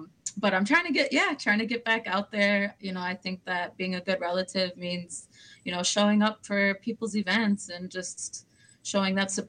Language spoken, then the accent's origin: English; Saint Paul, Minnesota, United States; My family comes from the Turtle Mountain Band in North Dakota. And I was born and raised here in St. Paul, grew up here.